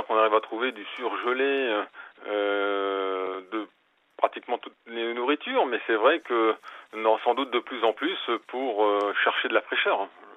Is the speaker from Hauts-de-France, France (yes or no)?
yes; Lille, Hauts-de-France, France; born there; moi je suis d'origine du Nord, je suis né à Lille, et je suis arrivé dans le Sud il y a 4 ans